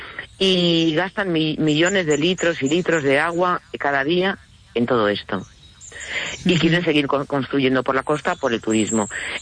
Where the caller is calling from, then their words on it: A Coruña, Galicia, Spain; de La Coruña.